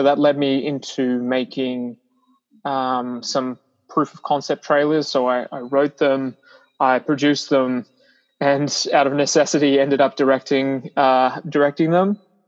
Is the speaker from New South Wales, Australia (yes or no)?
no; Brisbane, Queensland, Australia; also born or lived in Melbourne; now in Vancouver, Canada; I am Australian. I am Aussie Kiwi, so, and proudly so. So I started my journey in film when I was living in Brisbane, where I grew up for most of my years, and then moved to Melbourne, where I lived for about 2.5 years